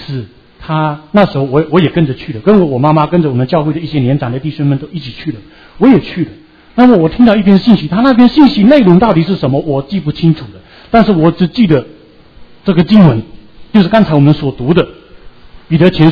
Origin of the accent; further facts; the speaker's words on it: Fuzhou, Fujian, China; 在我们家乡有一个特别的聚会，有一个年长的姐妹，主的仆人，她从福清来到我们福州